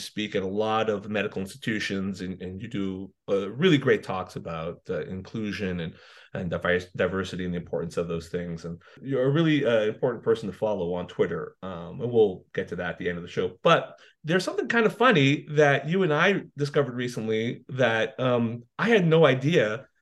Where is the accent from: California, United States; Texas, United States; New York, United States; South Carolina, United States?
California, United States; Morgan Hill; Oh, growing up in Morgan Hill, I mean, there are good folks there